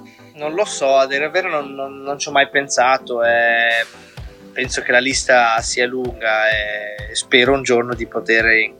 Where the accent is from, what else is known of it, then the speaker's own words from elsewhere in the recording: Ticino, Switzerland; È ovvio che come ticinese c'è quell'emozione in più